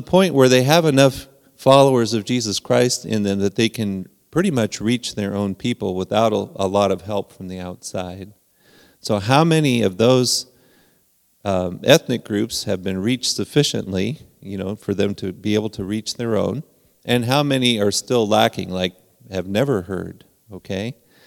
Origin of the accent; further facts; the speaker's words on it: Peru; So I think most of you know that I grew up in Peru, South America, right?